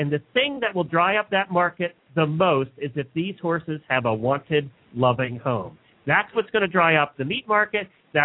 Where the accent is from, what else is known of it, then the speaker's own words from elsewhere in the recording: New Holland, Pennsylvania, United States; I grew up in New Holland. I went to school in New Holland, Pennsylvania.